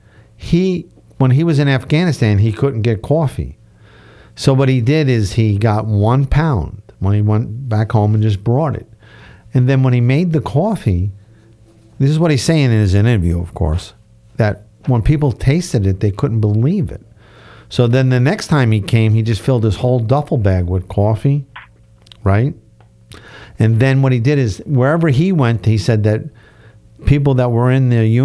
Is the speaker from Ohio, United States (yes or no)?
no; New York, United States; accent: New York; you notice how I say coffee? That's how you know I'm from New York, right? That's the one word that gives it away, coffee, right?